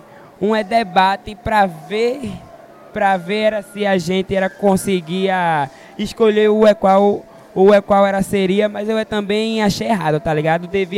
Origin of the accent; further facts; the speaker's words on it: Pernambuco, Brazil; sou de Pernambuco, sou um jovem negro gay. Sou de religião, é de matriz africana